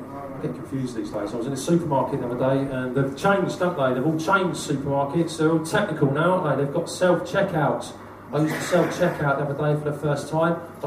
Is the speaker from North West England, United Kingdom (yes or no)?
no; Milton Keynes, South East England, United Kingdom; now in Aberdeen, United Kingdom; Yeah, I'm originally from Milton Keynes, but now I live in Aberdeen, so, you know, out of a frying pan.